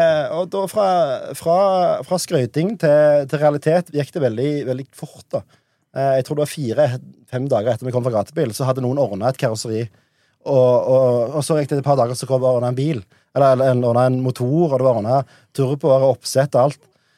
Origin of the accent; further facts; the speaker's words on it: Sandnes, Rogaland, Norway; Ja, nei, jeg kommer fra Sandnes da, så ja. Flytt inn fra Stavanger for anledningen.